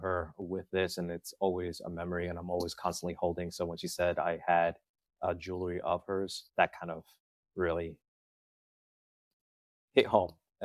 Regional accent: Elmwood Park, New Jersey, United States; I'm from Elmwood Park, New Jersey.

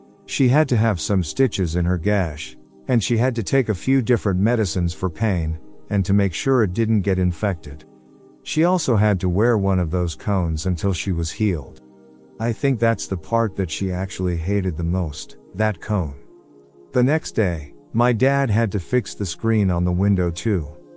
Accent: Seattle, Washington, United States; I'm originally from Seattle. I was driving back to Seattle after visiting family in Bozeman and Billings.

